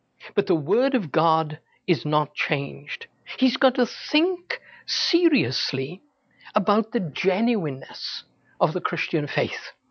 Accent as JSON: {"language": "English", "region": "Wales", "country": "United Kingdom", "said": "I come from Wales. How do you know I come from Wales? Well, my accent gives me away. Although when I go home to Wales, they say to me, you sound really American."}